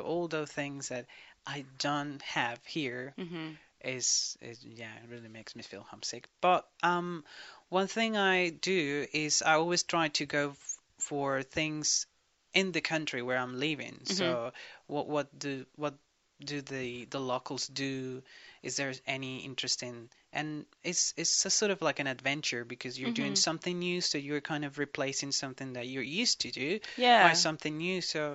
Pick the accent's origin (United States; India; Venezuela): Venezuela; English is a second language; Oh, it's very difficult because, as you said, I'm so far from my country.